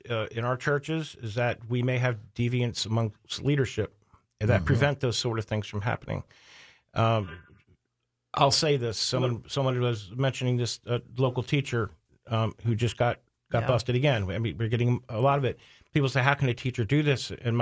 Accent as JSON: {"language": "English", "region": "Maryland", "country": "United States", "said": "Sorry, I'm from Maryland."}